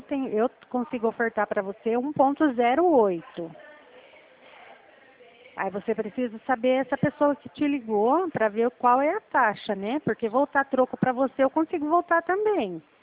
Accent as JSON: {"language": "Portuguese", "town": "Presidente Prudente", "region": "São Paulo", "country": "Brazil"}